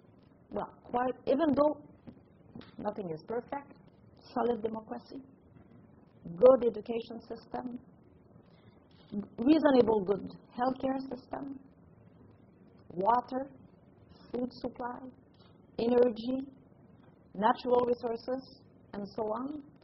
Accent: Quebec, Canada; I'm very proud of being Canadian, being a Quebecer

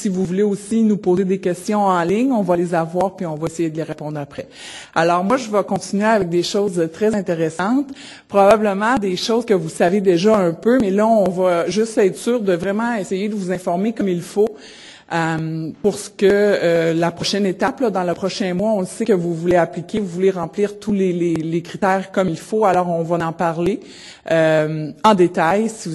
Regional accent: Quebec City, Quebec, Canada; J'ai étudié ici aussi. Je viens de Québec, alors puis c'était ma première fois à étudier en anglais.

